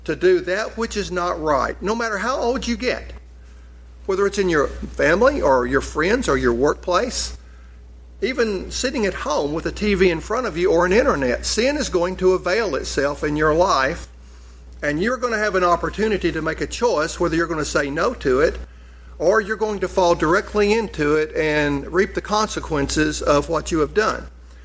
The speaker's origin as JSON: {"language": "English", "town": "Donelson", "region": "Arkansas", "country": "United States", "tie": "born or raised there", "said": "I thank the Lord that I grew up in Donelson, Arkansas, in this little place"}